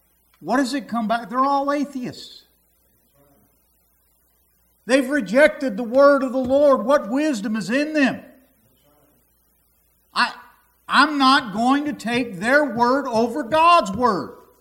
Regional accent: United States; born there; I am glad that I was born in America.

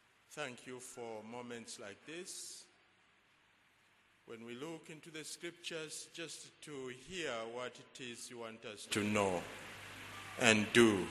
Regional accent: North India, India; I'm also from India. So today you are, I think, hearing from India. In the morning, the man that spoke was from South India. I am from North India.

